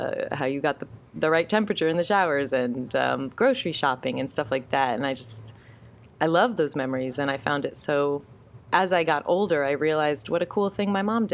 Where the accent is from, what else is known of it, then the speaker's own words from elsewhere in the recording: Fargo, North Dakota, United States; And so I grew up in Fargo, but to a mother who was, you know, English as a second language, grew up in Prague